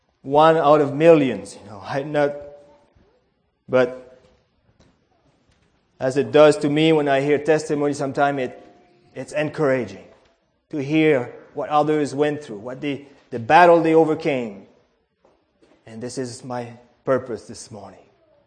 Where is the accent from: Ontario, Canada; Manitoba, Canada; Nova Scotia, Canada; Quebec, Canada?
Quebec, Canada; Where I come from Quebec, that's a province in Canada that is strictly French. 6 million of them. And when I was a boy, early 60s, all there was Catholic.